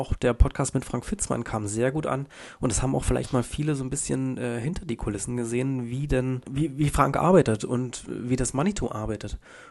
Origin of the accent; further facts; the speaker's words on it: Forst, Brandenburg, Germany; moved away as an adult; now in Saxony, Germany; Ich liebe es, euch zuzuhören und finde es super spannend, was so in meiner Heimatstadt vor sich geht. Ich selbst bin 2018 weg, wegen der Liebe nach Sachsen gezogen.